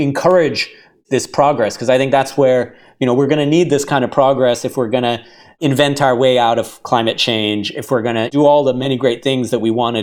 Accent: California, United States; growing up in Silicon Valley, I was very much, you know, Silicon Valley is near Berkeley.

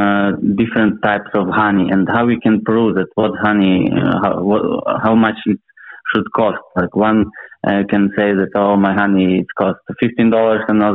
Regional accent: Ukraine; English is a second language; I'm from Ukraine.

